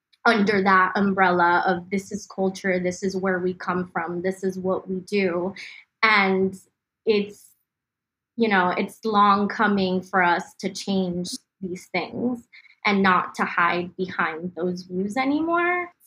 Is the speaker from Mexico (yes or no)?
yes; Mexico; English is a second language; I think growing up in Mexico, I also got a lot of like interaction with animals in terms of like going to the market